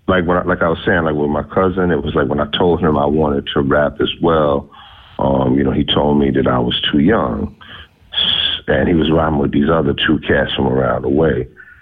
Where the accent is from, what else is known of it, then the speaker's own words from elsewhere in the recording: Brooklyn, New York, United States; Well, I'm from Brooklyn.